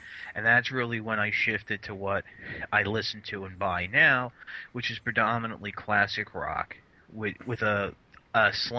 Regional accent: New York, United States; Well, growing up, I actually was born in 1979, so I grew up in the 80s too. But growing up in New York, which is a big radio town

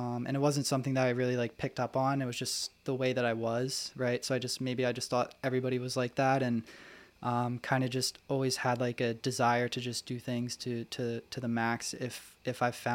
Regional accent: Ocean City, New Jersey, United States; Yeah, so I grew up in Ocean City, New Jersey. Grew up, you know, very normal household.

